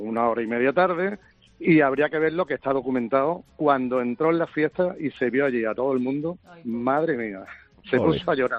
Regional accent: Torremolinos, Andalusia, Spain; Bueno, yo soy de Torremolinos, de Málaga.

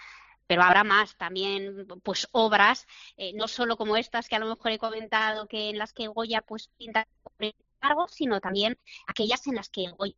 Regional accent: Aragon, Spain; Es que yo también, ay, como aragonés.

